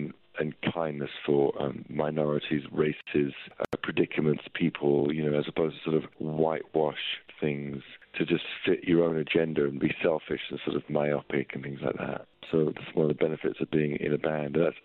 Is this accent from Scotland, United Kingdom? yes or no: no; London, United Kingdom; growing up in where I grew up in North London, you'd have the Orange Day Parade, the Protestants, and you have the IRA